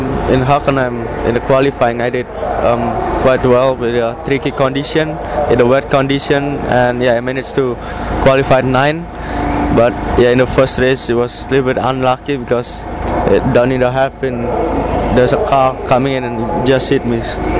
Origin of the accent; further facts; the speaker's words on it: Solo, Central Java, Indonesia; English is a second language; It's about 1,000 kilometers from my hometown. So yeah, I always practice in Sentul when I was young, in a karting track and also the racetrack.